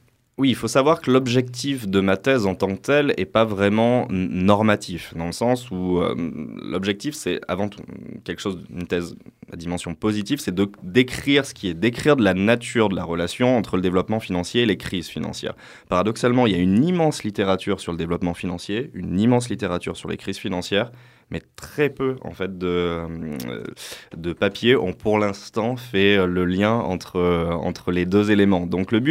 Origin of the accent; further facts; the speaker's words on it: Clermont-Ferrand, Auvergne-Rhône-Alpes, France; moi, je suis natif de Clermont-Ferrand. J'ai fait une grosse partie de mes études à Clermont. J'ai passé un tout petit bout de temps à Lyon, à l'ENS. Et après, je suis revenu faire mon master recherche à Clermont